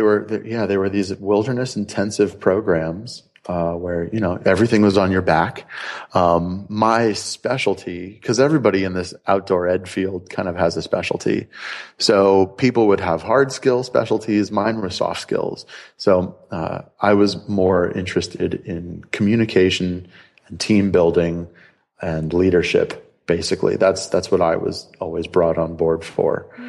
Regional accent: United States; I mean, I'm from the States

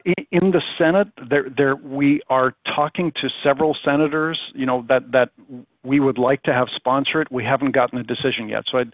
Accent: Canada; I'm originally from Canada.

